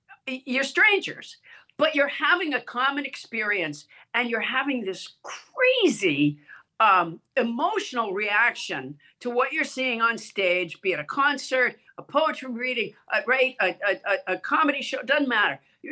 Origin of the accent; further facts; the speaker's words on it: Massachusetts, United States; also born or lived in Alabama; I used to eat, because I was born in Alabama, raised in Massachusetts. So my mother was a very good Southern cook.